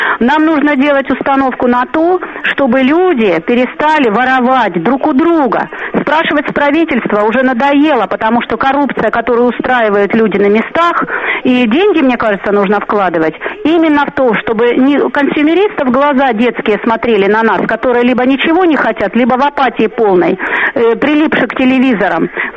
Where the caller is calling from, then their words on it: Rodionovka, Rostov Oblast, Russia; Я вот из Родионовки земляку передаю привет пламенный.